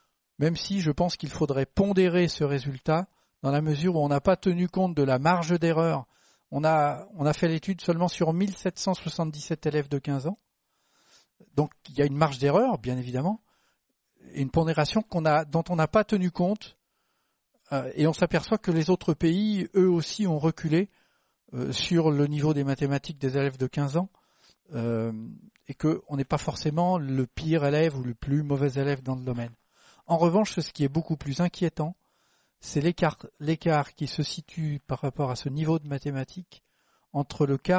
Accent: Lyon, Auvergne-Rhône-Alpes, France; Je suis lyonnais, j'habite pas très loin du parc de la Tête d'Or

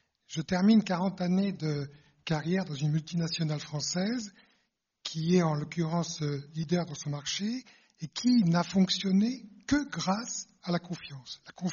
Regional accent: France; je pense qu'on n'est pas plus idiot en tant que Français dans une multinationale que les Français en général

